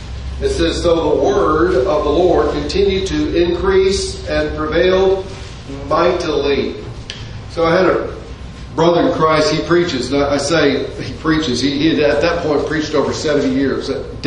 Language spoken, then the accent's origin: English; Oklahoma, United States; But parenthetically, I did spend most of my growing up in Oklahoma. So I speak the language